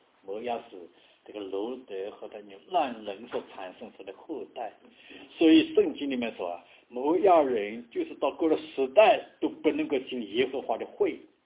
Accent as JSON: {"language": "Chinese", "region": "Zhejiang", "country": "China", "said": "我们比方我是浙江人啊，我就喜欢跟浙江人在一起啊"}